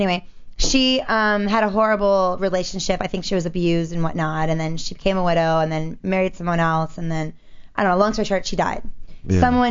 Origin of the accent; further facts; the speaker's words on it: Maryland, United States; where I grew up in Maryland, it's a lot going on over there.